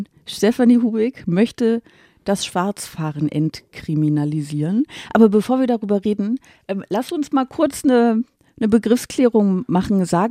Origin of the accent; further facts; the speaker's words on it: Aachen, North Rhine-Westphalia, Germany; ich komme aus Aachen ursprünglich, ne, so Dreiländereck.